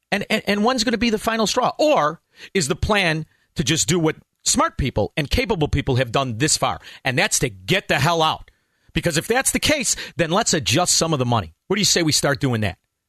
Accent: Melrose Park, Illinois, United States; maybe this is because I'm from Melrose Park. Maybe this is what it is. And Melrose Park, when I grew up, was not a rich neighborhood.

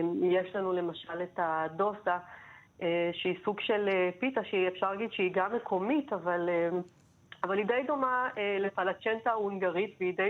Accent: Givat Koah, Central District, Israel; אני גדלתי שם, הם גרו במושב גבעת כוח, במרכז הארץ, וממש הילדות שלי ביליתי שם המון.

